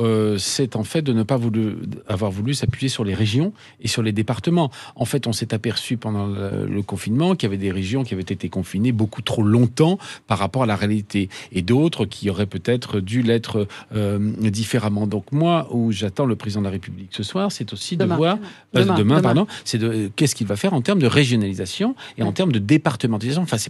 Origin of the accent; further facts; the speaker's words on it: Paris, Île-de-France, France; si j'étais, par exemple, interdit en tant que Parisien de voyager, je ne sais pas, à Dijon, ça ne me choquerait pas.